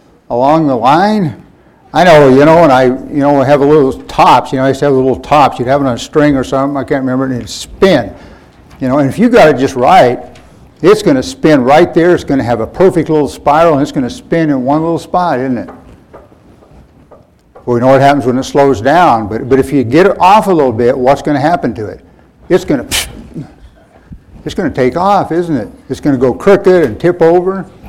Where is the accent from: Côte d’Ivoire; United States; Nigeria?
United States; Colorado; But I'm from Colorado, we had four seasons, four distinct seasons, all different.